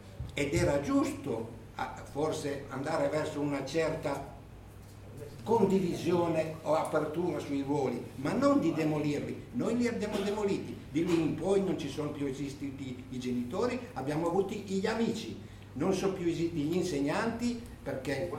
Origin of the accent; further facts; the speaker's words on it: Bergolo, Piedmont, Italy; born there; io sono nato a Bergolo e sono figlio di contadini.